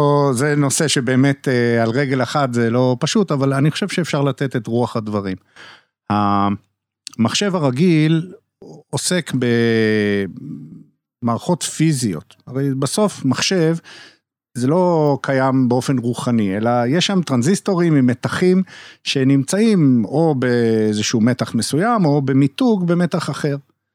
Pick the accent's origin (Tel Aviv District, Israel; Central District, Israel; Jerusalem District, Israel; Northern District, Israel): Northern District, Israel; Karmiel; אני גדלתי בקרמיאל, וכל השנים הייתי ילד כזה חנון